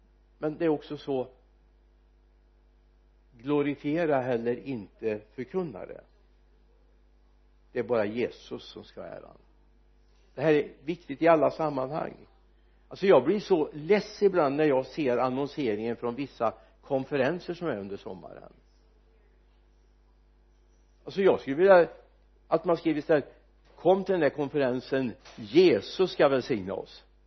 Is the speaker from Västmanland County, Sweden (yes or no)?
no; Mariestad, Västra Götaland County, Sweden; Satt jag på teatern hemma i Mariestad